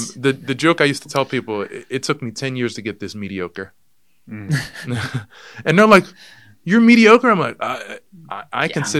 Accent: the South, United States; I'm food operated. I grew up in the South. That's what we do. We communicate over food.

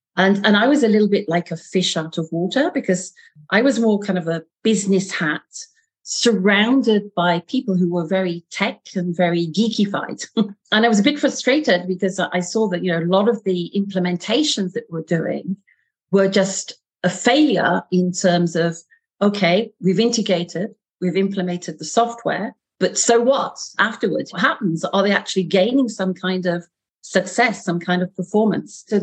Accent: Derby, East Midlands, United Kingdom; now in Paris, France; I'm originally from England, so from a place called Derby, which is in the center of the UK. But I have been living in Paris now for, dare I say, let's just say a long time.

